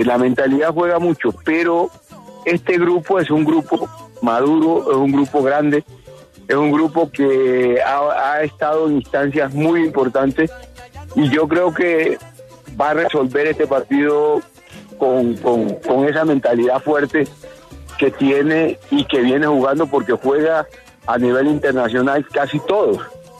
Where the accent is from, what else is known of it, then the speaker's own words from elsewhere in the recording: Colombia; primero como colombiano, me siento bien que Colombia llegue a una instancia esta de finales.